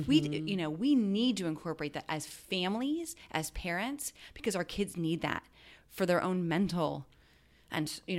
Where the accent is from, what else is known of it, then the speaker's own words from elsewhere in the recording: Pennsylvania, United States; See, we're originally from Western Pennsylvania, so we have to stay loyal.